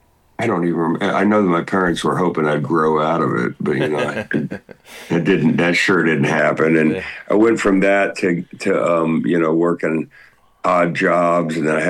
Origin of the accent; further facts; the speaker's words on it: Florida, United States; also born or lived in Georgia; because growing up in Florida and Georgia like I did, they were our favorite band.